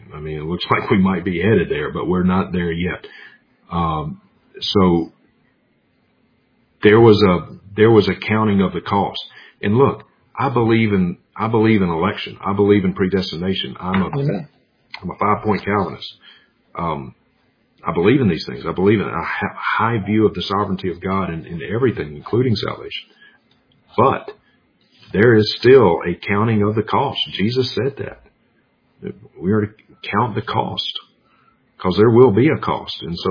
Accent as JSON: {"language": "English", "region": "Mississippi", "country": "United States", "said": "I'm from Mississippi."}